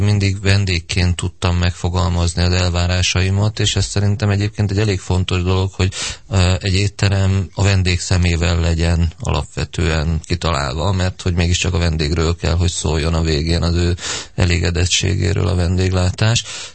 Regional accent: Gödöllő, Pest, Hungary; én gyerekkoromban Gödöllőn nőttem föl egy pár éven keresztül, ott laktunk a szüleimmel

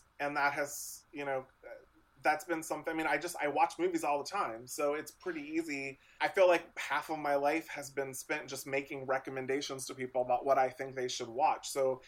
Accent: Lewisburg, Ohio, United States; if you would have told me growing up in Lewisburg, fucking Ohio, that one day I was going to get like screeners

